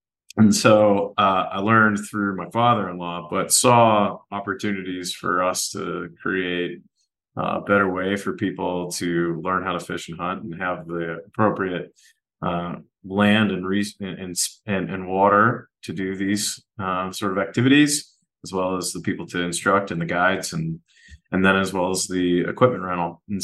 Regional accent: Ohio, United States; So I grew up in Ohio, and I grew up playing ball sports

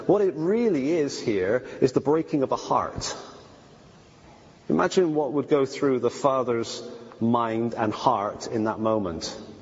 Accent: England, United Kingdom; I am actually British, by the way. I haven't clarified that. You may not think so with my accent, but I am English.

